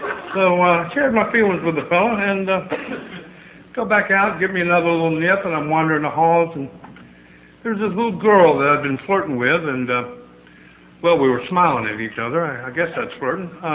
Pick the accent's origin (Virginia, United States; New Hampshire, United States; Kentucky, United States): Kentucky, United States; I knew that because I was from Kentucky.